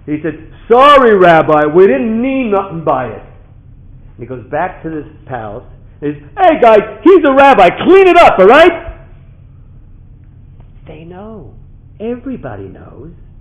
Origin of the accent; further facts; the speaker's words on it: New York, United States; I grew up in New York, I thought it would be okay, you know?